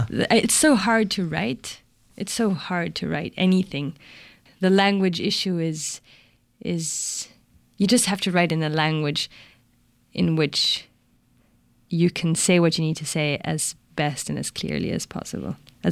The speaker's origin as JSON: {"language": "English", "region": "Mexico City", "country": "Mexico", "first_language": "Spanish", "second_language": "English", "said": "to inhabit my mother tongue, to make it really my mother tongue, but also at the same time to inhabit Mexico City in a deeper way, because I had never really lived in my own city. So it had to be written in Spanish"}